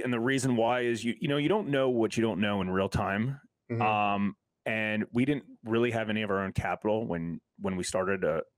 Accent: Washington D.C.–Baltimore area, United States; also born or lived in Colorado; from Hard Money Bankers. In the Washington D.C. Baltimore area, born and raised here. Moved out a little bit for college and to see Colorado

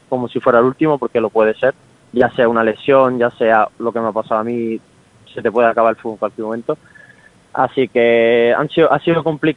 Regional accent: Málaga, Andalusia, Spain; Hombre, claro, yo al final soy de aquí, yo soy del Málaga.

